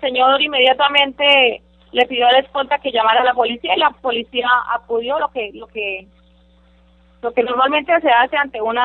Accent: Villanueva, Spain; pedirle disculpas a mi pueblo de Villanueva

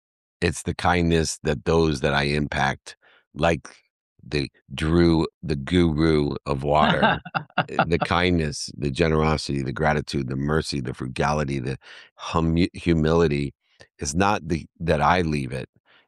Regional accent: Akron, Ohio, United States; born there; I'm a Midwestern guy at heart. I was born in Akron, Ohio

